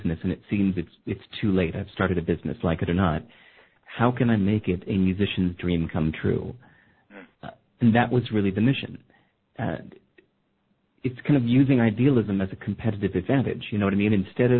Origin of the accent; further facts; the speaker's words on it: California, United States; born there; I got it even worse because I was born in California.